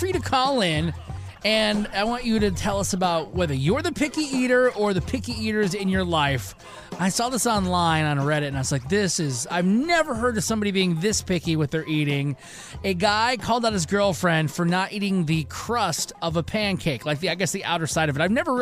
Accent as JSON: {"language": "English", "region": "Michigan", "country": "United States", "said": "I'm from Michigan. I am a diehard Tigers fan"}